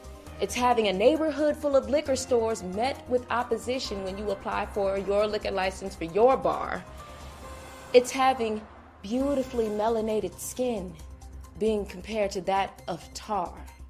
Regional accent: Los Angeles, California, United States; I'm from South Los Angeles, and this piece is titled Black Privilege.

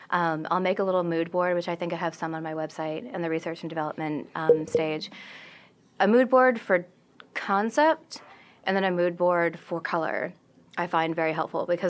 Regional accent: East Coast, United States; also born or lived in New York / Dallas; growing up on the East Coast, living in New York for 12 years, then living in Dallas for 6 and coming here

